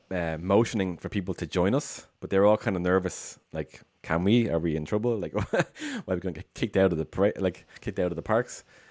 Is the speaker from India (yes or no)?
no; Dublin, Leinster, Ireland; like, I'm from Dublin and I don't really go into the parade.